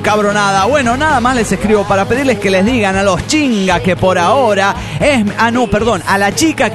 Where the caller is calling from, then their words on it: Phoenix, Arizona, United States; de Phoenix, Arizona